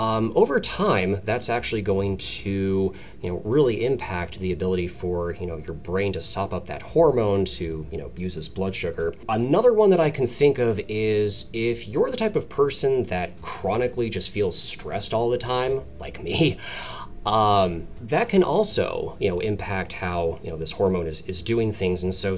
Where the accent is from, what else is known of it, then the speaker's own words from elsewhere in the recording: Los Angeles, California, United States; so I'm from Los Angeles originally, where we have, you know, 7 lanes of traffic.